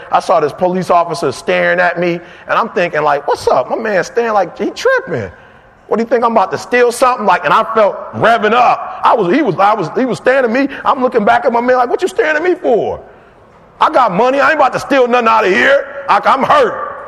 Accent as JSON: {"language": "English", "town": "Detroit", "region": "Michigan", "country": "United States", "said": "I'm from Detroit. I wasn't taught. My mama didn't raise me to let nobody take advantage of me. That's not where I'm from."}